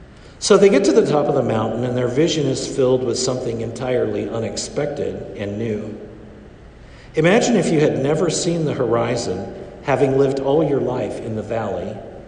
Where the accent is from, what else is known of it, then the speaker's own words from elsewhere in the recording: Kansas, United States; now in East Coast, United States; Well, since I'm from Kansas, I consider mountains pretty amazing.